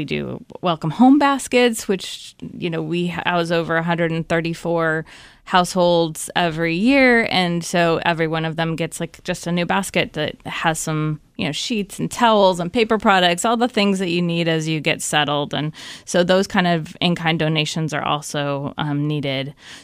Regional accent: Albuquerque, New Mexico, United States; So I grew up in Albuquerque, New Mexico, far away from here. But in high school, actually, I did a service project at a homeless shelter there.

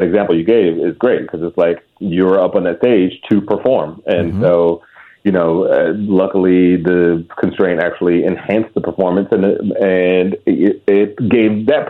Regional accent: Detroit, Michigan, United States; I grew up in Detroit, and it's one of my sort of favorite, you know, kind of almost rock bottom stories.

